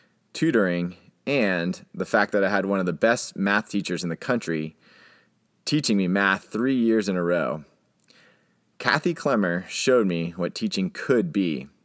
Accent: California, United States; I grew up in Southern California, a product of a small beach suburban community, 90s punk rock and video games.

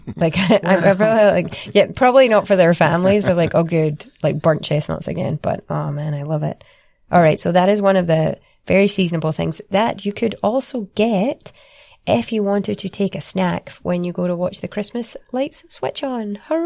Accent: Scotland, United Kingdom; as a Scottish person, we don't actually celebrate Thanksgiving in Scotland.

